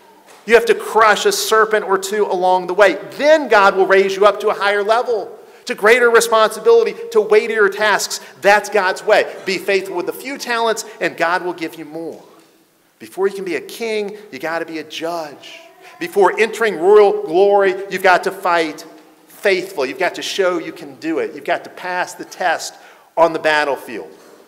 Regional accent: Chicago, Illinois, United States; Growing up in Chicago during the Michael Jordan era, I remember when the Bulls finally broke through and they won a championship.

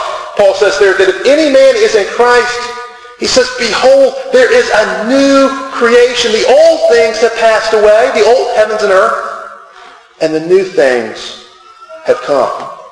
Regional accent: United States; we are American individualists

